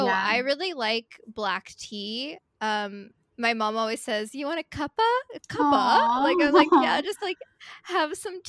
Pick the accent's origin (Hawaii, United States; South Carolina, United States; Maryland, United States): Hawaii, United States; so when I was really, really little, I grew up in Hawaii, and we had this huge picture of a blue whale, my parents did.